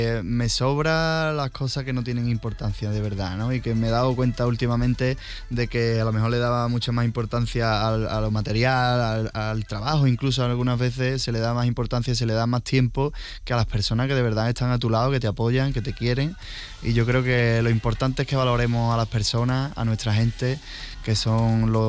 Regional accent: Sanlúcar de Barrameda, Andalusia, Spain; Al final, mi tierra, Sanlúcar de Barrameda, que eso es un paraíso

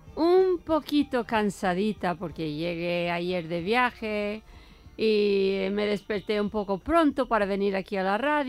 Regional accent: England, United Kingdom; Bueno, soy inglesa.

